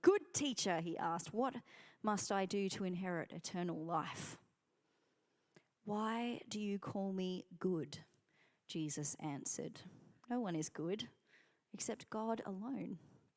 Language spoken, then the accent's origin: English; Australia; It was in stark contrast to growing up in Australia